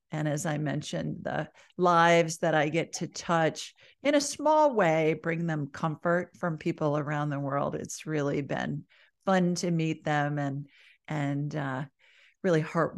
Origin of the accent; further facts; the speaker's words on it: Ohio, United States; now in Birmingham, United States; Because I'm from Ohio, you like you. Yeah, originally.